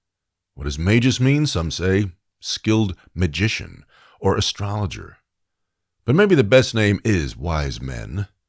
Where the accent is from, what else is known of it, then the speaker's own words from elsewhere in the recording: New York, United States; Yes, that's a Yiddish word. I'm from New York, and I know lots of Yiddish words.